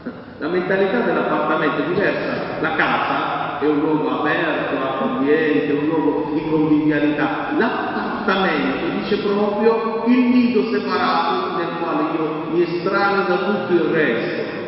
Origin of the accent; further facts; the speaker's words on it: Pulsano, Apulia, Italy; io sono originario di Pulsano, quindi sono fatto da qua